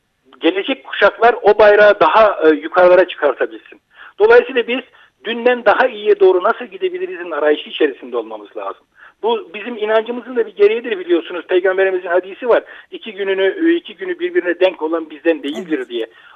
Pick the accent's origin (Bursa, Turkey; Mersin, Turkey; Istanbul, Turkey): Mersin, Turkey; Tarsus; ben kendi memleketimde söyleyeyim, Tarsusluyum. Ama Almanya'da çalışıyorum. Doğduğum yerdeyim yani, doğduğum yerde evet.